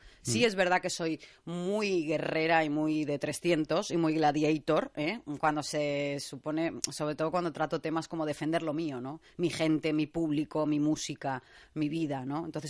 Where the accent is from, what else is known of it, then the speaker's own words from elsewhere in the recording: Balearic Islands, Spain; yo he vivido muchos años por aquí, soy vecina, que soy mallorquina